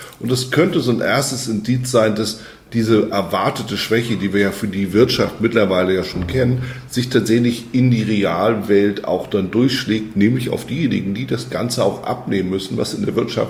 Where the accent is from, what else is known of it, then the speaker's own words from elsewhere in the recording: Germany; moved away; Das, was hier als Herbst durchgeht, ist in Europa, bei uns in Deutschland, aber auch natürlich Schweiz, Österreich, eher ein Sommertag.